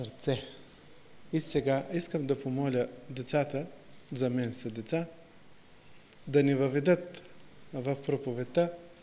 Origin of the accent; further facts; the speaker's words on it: Tutrakan, Silistra Province, Bulgaria; also born or lived in Gabrovo; Родил съм се в Габрово. 7 часа в събота. Така че имам рожден ден, а не рожден на нощ. Раснах в Тутракан. Учих в Силистра. Карах казарма в Ямбол. Аз ожених в Сливен.